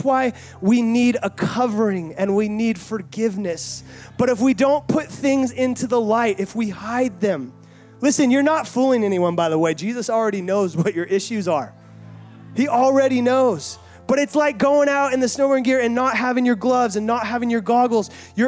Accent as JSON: {"language": "English", "region": "California", "country": "United States", "tie": "born or raised there", "said": "I grew up in Northern California. I would go snowboarding all the time."}